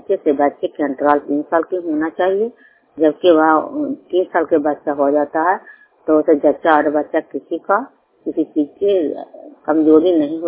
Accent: Anantpur, Bihar, India; ग्राम Anantapur post Madhopur थाना संधि लरंदा का निवासी हूँ।

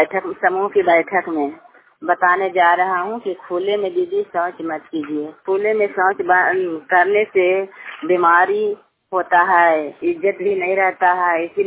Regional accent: Chorari, Bihar, India; मैं नालंदा जिला के रहने वाली हूँ, हरनौत प्रखंड के चोराडी पंचायत। मेरा घर चोराडी है।

